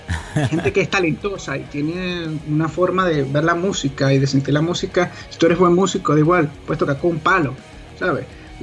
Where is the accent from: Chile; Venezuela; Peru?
Venezuela; es increíble que nosotros como venezolanos hemos tenido la indecencia de no promover más nuestro instrumento a otros géneros